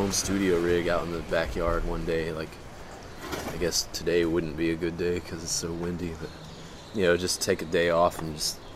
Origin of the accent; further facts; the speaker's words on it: Beaumont, Texas, United States; But I never, growing up in Beaumont, Texas, right. you don't get